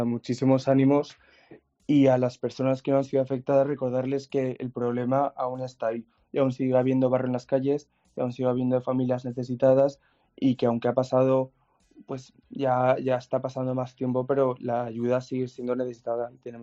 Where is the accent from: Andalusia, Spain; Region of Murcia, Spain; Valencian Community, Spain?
Valencian Community, Spain; Valencia; now in Bristol, United Kingdom; yo vengo de Valencia y en Valencia el tema del agua y la sequía como que está muy a la orden del día